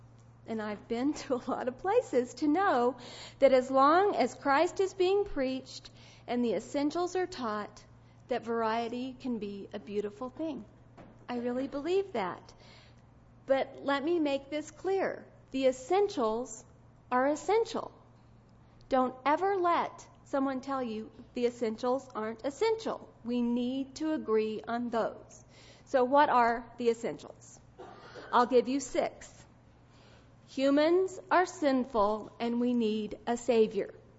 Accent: Texas, United States; Now, in the small town where I grew up in Texas, there were Baptists and there were Methodists.

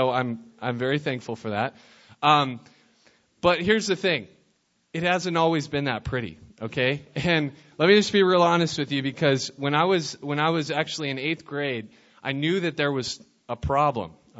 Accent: New Mexico, United States; When I said I'm from New Mexico, how many of you guys thought, oh, I've been on a mission trip there one time, Mexico?

